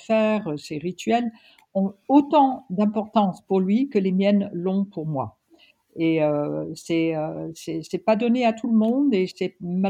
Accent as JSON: {"language": "French", "country": "United States", "tie": "born or raised there", "accent": "American", "second_language": "French", "moved": "as an adult", "lives_now": "France", "said": "Moi, j'ai grandi aux États-Unis, j'ai appris le français à l'école."}